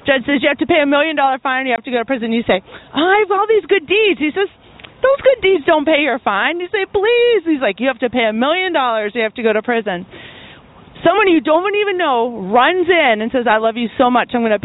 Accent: Pittsburgh, Pennsylvania, United States; You know what, I am from Pittsburgh, so the Steelers, they do steal, so, all right.

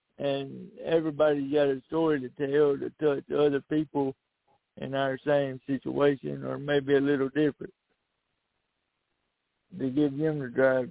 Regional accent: Sunndale, Alabama, United States; I'm from Sunndale, Alabama.

